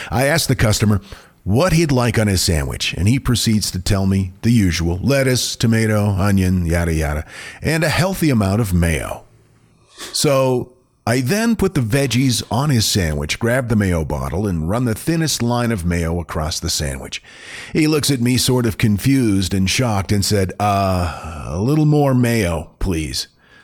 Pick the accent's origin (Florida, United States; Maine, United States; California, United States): Maine, United States; Growing up in Maine, that was a common thing.